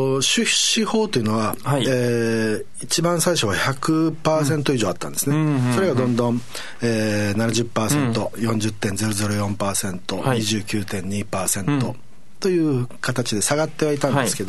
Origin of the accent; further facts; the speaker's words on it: Ishigaki, Okinawa, Japan; also born or lived in Tokyo; 石垣島出身ですけども、うん、まあ、東京にずっといて、うんうん、でまあ、沖縄本島で、司法書士を始めるんですけども、